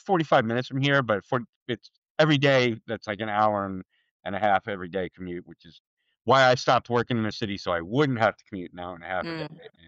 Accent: Rhinebeck, New York, United States; I grew up in Rhinebeck.

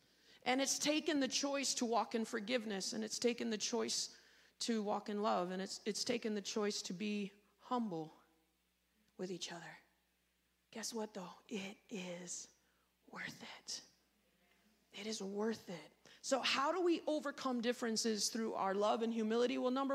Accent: United States; even though as an American, my deeply ingrained in me to be independent

